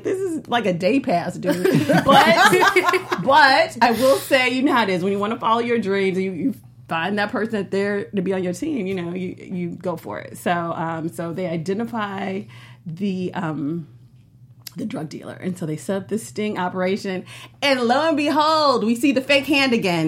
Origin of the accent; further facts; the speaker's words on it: Chicago, Illinois, United States; You know I'm from Chicago. I know how these people get down.